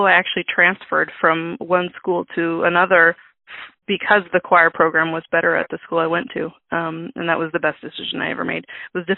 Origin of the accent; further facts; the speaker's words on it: Riverside, California, United States; also born or lived in La Palma; I was born in La Palma, California, which is Orange County. And I was raised in Riverside, which is the Inland Empire, so kind of in the desert of Southern California.